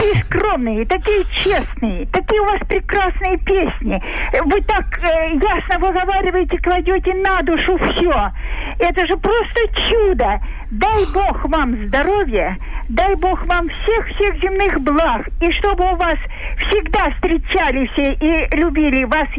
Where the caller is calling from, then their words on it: Moscow Oblast, Russia; Я из Подмосковья